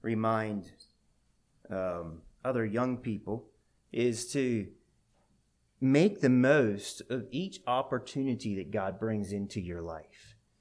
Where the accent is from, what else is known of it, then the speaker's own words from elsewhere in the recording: Georgia, United States; I used to say, well, I'm from Georgia, even after we went to Columbia.